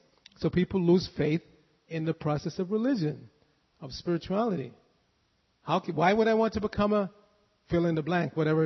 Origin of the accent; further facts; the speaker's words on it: New York City, New York, United States; I grew up in New York, and in the late 60s, there was the first major blackout where the entire New York City went dark